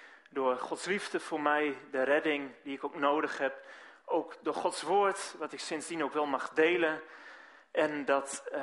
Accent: Delft, South Holland, Netherlands; also born or lived in Maastricht; Ik kom een beetje uit Oost-Nederland. Ik ben in Delft opgegroeid, maar heel lang het zuiden gediend.

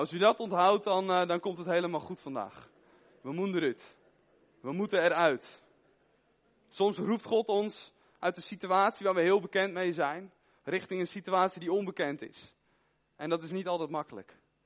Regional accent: Veenendaal, Utrecht, Netherlands; Ik kom uit Veenendaal, ik zit in de kerk Mozaïek 0318

